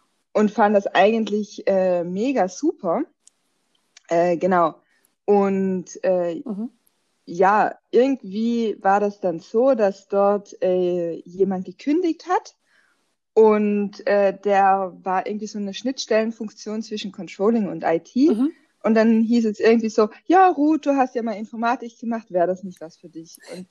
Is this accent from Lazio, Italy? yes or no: no; Trentino-Alto Adige, Italy; accent: South Tyrolean; now in Switzerland; Ursprünglich komme ich aus Südtirol. Und mittlerweile wohne ich in der Schweiz. Also mein Akzent ist eigentlich ursprünglich südtirolerisch, aber wahrscheinlich mittlerweile mit Schweizer Betonung.